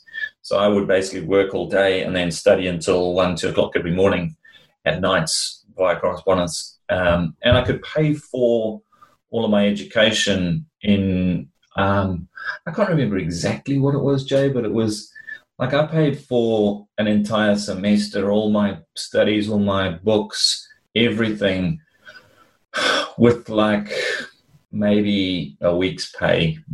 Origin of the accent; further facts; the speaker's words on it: South Africa; I've lived in seven different countries, and I grew up in Africa, in South Africa.